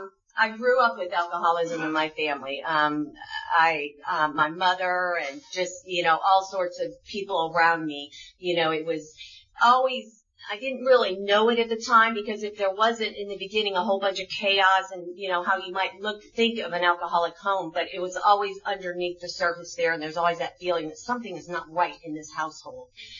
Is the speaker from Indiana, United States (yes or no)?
no; Michigan, United States; I grew up in Michigan on 40 acres, and we lived way out in the country